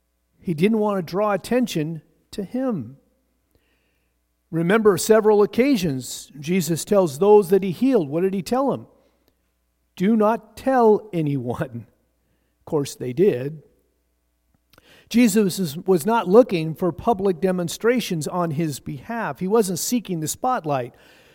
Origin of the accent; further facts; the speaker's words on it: Pendleton, Oregon, United States; Growing up in Pendleton, Oregon, as a child, I thought it was the best place to live.